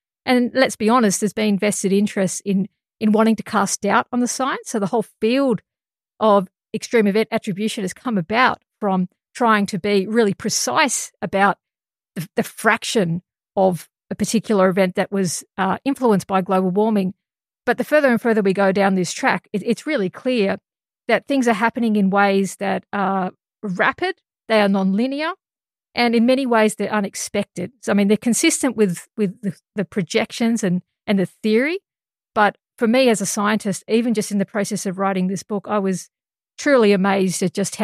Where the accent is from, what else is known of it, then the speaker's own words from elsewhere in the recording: Australia; what was happening here in Australia. And as an Australian scientist